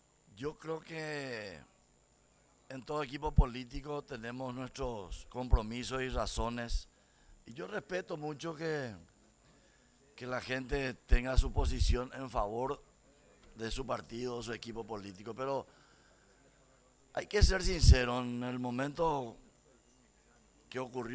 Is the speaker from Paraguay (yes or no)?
yes; Paraguay; Somos paraguayos, somos políticos, somos representantes del pueblo.